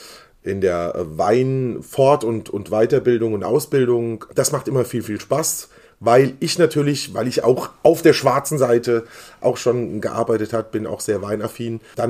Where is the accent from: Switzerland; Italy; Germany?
Germany; Mainz, Rhineland-Palatinate; ich bin Mainzer, bin hier aufgewachsen, zur Schule gegangen